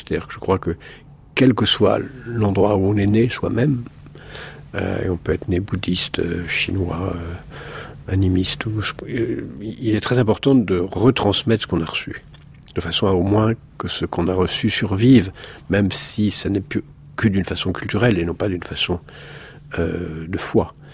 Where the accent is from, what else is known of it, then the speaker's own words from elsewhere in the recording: Algeria; moved away; je suis parti d'Algérie... très vite, puisque en 1956, nous avons quitté ce pays.